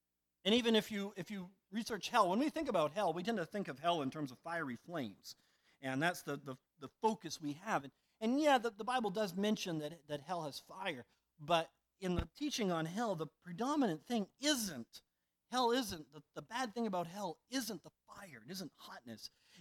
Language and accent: English; Maine, United States; I grew up here in the New England church. I sometimes say I grew up at Bean's Corner, but in southern Maine.